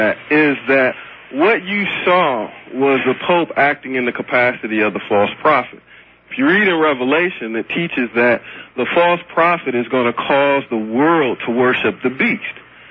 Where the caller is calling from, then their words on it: Ohio, United States; Ohio, actually.